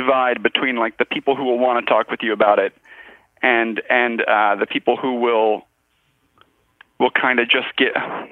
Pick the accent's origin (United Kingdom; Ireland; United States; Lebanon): United States; Virginia; Yeah, kind of all around the, like, D.C.-ish area.